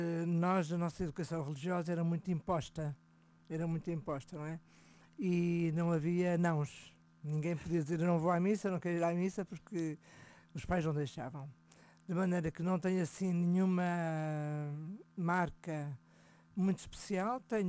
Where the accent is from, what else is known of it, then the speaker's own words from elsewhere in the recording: Porto, Portugal; Eu cresci no Porto, a minha cidade, numa família tradicional e conservadora, católica, com 6 irmãos. Eu mais 5.